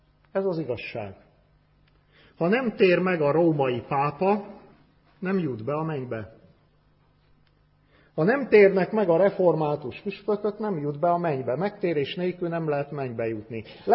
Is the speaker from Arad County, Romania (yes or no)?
no; Cluj County, Romania; És ebbe a faluba, ahol gyönyörű kalotaszegi népviselettel mentek az emberek a templomba, nőttem fel 19 éves koromig